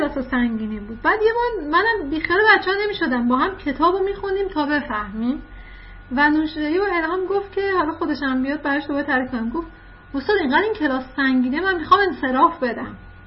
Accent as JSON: {"language": "Persian", "town": "Ahvaz", "region": "Khuzestan", "country": "Iran", "tie": "born or raised there", "said": "من اهواز بزرگ شدم، خودم خوزستانیم، اهواز بزرگ شدم و دانشگاهم رو از لیسانس تا دکترا رفتم تهران، دانشگاه تهران"}